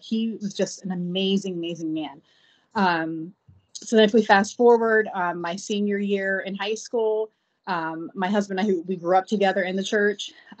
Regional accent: Beaver Falls, Pennsylvania, United States; I grew up in Beaver Falls, born and raised. And when I was younger, when I was probably about in first grade, my parents moved on to 11th Street Hill in Beaver Falls.

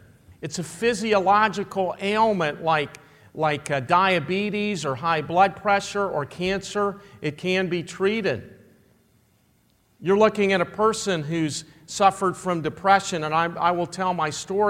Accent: Southern United States, United States; I grew up in the South, and I love the blues.

